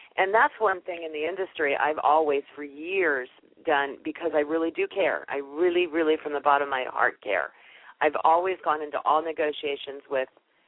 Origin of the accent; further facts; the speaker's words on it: East Coast, United States; I'm from the East Coast. This is how I do things. I'm really direct.